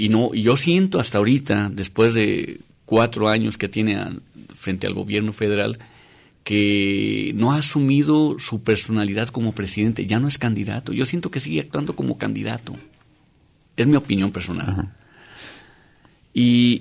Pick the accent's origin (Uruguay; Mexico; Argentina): Mexico; qué tipo de México estamos viendo? Para mí la política en mi país se ha ido deteriorando a tal grado